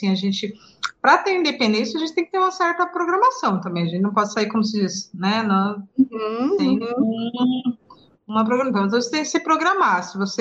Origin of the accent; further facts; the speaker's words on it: Umuarama, Paraná, Brazil; now in Curitiba, Brazil; Eu sou natural do Paraná, do interior, nasci em Moarama e vivo na região metropolitana, em Curitiba, já há mais de 20 anos. Então, eu sou, acho que, a famosa curitiboca, né?